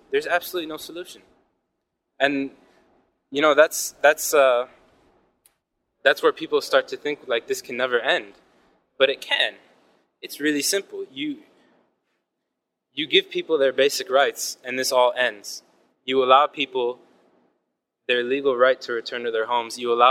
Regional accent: Palestine; The Palestinian people, we haven't forgotten where we come from. We are very much a population that lives in exile.

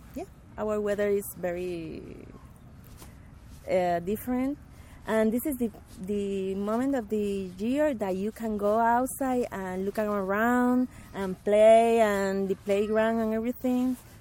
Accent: Toledo, Ohio, United States; English is a second language; I'm from Toledo, Ohio.

